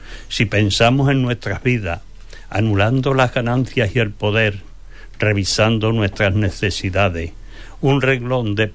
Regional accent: Encinasola, Andalusia, Spain; En mi pueblo es el día 6 en Encina Sola, que es mi pueblo, que desde aquí lo digo a las personas que no lo conozcan, un pueblo es bonito, pero muy acogedor.

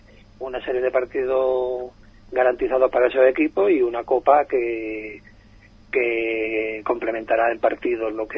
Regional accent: Encinasola, Andalusia, Spain; yo fui presidente de un club de aquí de mi pueblo, de Encinasola

